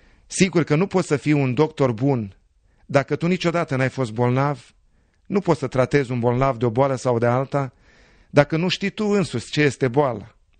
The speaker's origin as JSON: {"language": "Romanian", "country": "Romania", "moved": "yes", "said": "noi suntem tot români, fie că locuim pentru o vreme în Canada sau în America, noi suntem tot români. Inima noastră nu se poate despărți niciodată în totalitate de țara noastră minunată pe care ne-a dat-o Dumnezeu și unde ne-am născut"}